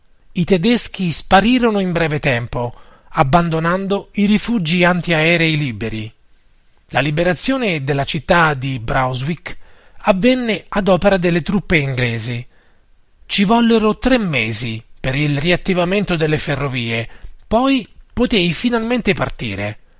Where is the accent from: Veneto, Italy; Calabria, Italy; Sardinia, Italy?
Veneto, Italy; Pozzonovo; now in Monselice, Italy; Lo feci prima a Pozzonovo, mio paese di origine, poi a Monselice, dove risiedo.